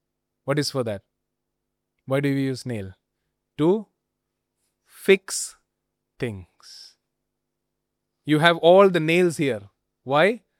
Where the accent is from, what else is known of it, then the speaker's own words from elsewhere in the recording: Rajasthan, India; I grew up in Rajasthan. So I've seen lots and lots of shepherds. You can see shepherds in the fields in Rajasthan.